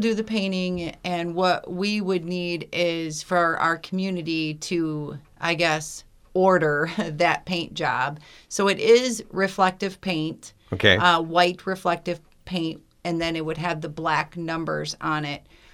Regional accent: Adrian, Michigan, United States; We are from Adrian, and we do commute out there to Tecumseh, so not hugely familiar with the area, but we do the commute.

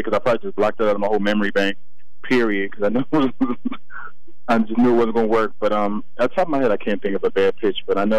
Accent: New Jersey, United States; But also, I'm from South Jersey, so that the Eagles made it, I wasn't mad at that either.

